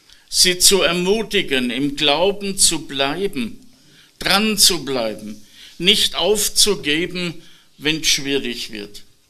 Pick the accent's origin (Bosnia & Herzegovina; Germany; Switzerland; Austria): Austria; Steyr, Upper Austria; ich komme aus Steyr, bin seit mehr als 30 Jahren in der Gemeinde